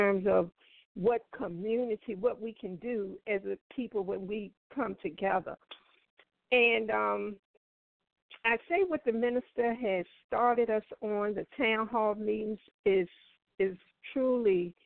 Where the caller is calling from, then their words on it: Richmond, Virginia, United States; Richmond, Virginia.